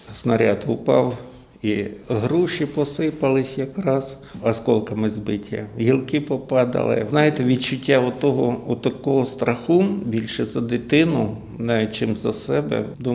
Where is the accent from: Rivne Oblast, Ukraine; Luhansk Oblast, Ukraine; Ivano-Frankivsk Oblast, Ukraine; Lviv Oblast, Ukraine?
Luhansk Oblast, Ukraine; Luhansk; На Південному вокзалі мені морду набили за те, що я з Луганська.